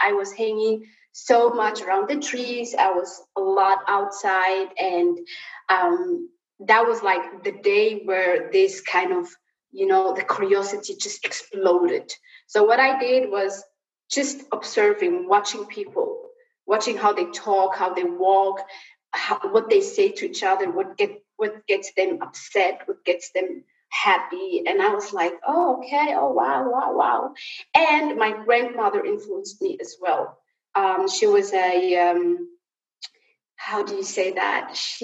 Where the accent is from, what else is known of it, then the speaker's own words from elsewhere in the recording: Somalia; where I grew up outside of Somalia, where we fled the war, I saw a lot